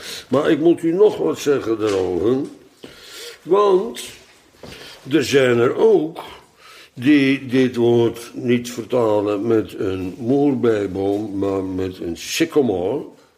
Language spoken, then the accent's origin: Dutch; Netherlands; Wij komen helemaal uit Holland om hier... dat is nou ook vervelend.